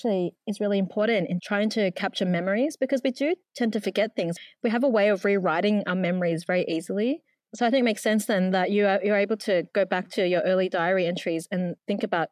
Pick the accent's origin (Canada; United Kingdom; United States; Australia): Australia; Sydney, New South Wales; And I had never heard of it growing up in Sydney, but I live quite far from the Armenian community.